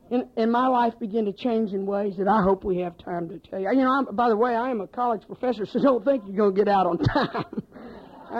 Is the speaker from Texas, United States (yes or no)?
yes; Pasadena, Texas, United States; born there; I was born in Pasadena, Texas. Not my fault.